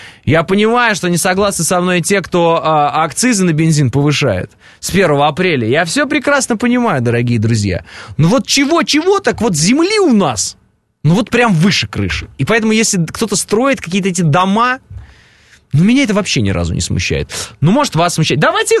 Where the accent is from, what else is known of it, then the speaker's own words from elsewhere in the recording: Kazakhstan; born there; Я родился в Казахстане.